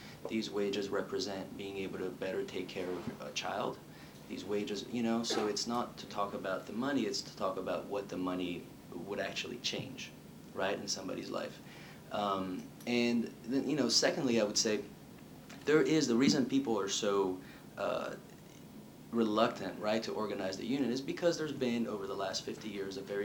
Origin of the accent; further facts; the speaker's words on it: Brazil; in South American countries, like I'm from Brazil, so you know, in my country, like this stuff is happening now.